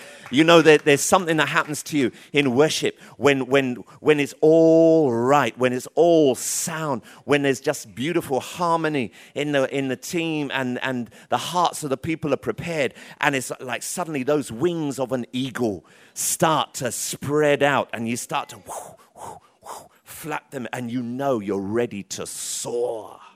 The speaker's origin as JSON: {"language": "English", "town": "Tottenham", "region": "London", "country": "United Kingdom", "said": "Trust me, I'm from Tottenham. That's how we roll."}